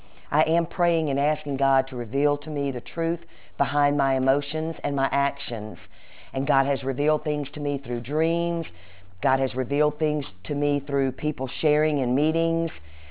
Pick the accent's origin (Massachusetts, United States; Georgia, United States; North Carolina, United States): Georgia, United States; Greensboro; also born or lived in Macon; I grew up down in Macon, Georgia, in kindergarten, right before kindergarten, my parents moved to Greensboro, Georgia, and we lived there for 4 years